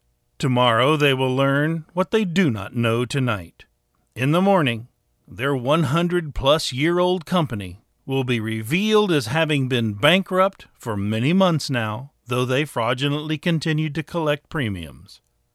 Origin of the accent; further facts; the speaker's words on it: Melbourne, Florida, United States; born there; I was born in Melbourne, Florida.